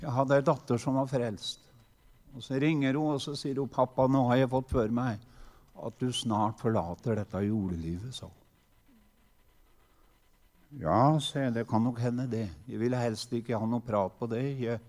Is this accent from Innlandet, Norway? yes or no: yes; Innlandet, Norway; Jeg kommer ifra Hedemarken. Jeg har vokst opp ikke så langt unna